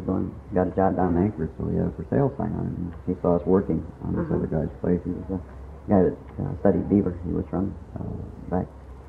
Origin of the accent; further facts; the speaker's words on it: Brooklyn, New York, United States; Turned out there was a cousin of a kid that I grew up with in Brooklyn who lived still in Bermuda.